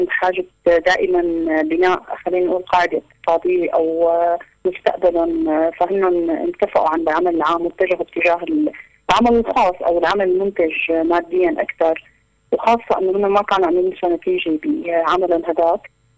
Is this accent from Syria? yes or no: yes; Syria; من سوريا، ساكنة حاليا بالشام وناشطة مجتمع مدني.